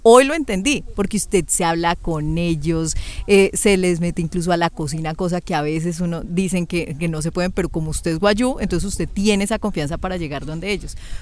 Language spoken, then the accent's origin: Spanish; Sevilla, Valle del Cauca, Colombia; comunicadora social, vengo de Sevilla Valle